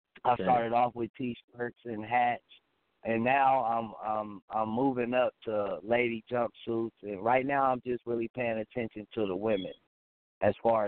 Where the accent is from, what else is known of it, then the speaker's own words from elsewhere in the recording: Omaha, Nebraska, United States; It's tomorrow, May 19th, in my hometown, Omaha, Nebraska.